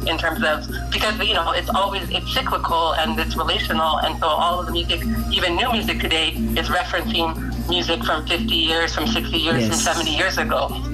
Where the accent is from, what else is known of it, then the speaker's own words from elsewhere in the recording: Montreal, Quebec, Canada; growing up in Montreal, in the plateau, there was just diversity just seemed normal at that point.